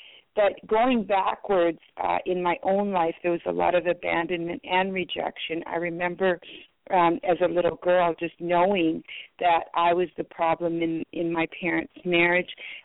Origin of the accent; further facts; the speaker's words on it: Manitoba, Canada; first language French; English is a second language; I didn't speak English. I spoke French. And though, you know, Canada is supposed to be known as a dual language, not in Manitoba. The children there in that small town that I grew up in had never seen a non-English speaking person.